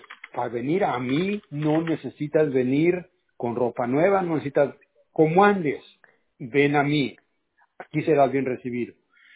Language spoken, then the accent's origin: Spanish; Zacatecas, Mexico; Bueno, yo soy zacatecano.